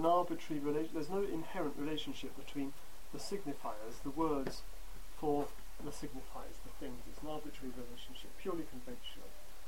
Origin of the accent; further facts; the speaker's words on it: France; accent: French; if you excuse my French accent.